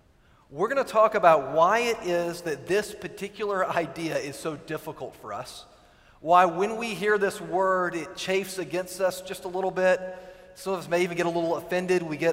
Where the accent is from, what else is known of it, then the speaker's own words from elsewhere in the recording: Virginia, United States; When I was growing up in Virginia, we'd frequently go to Washington, D.C.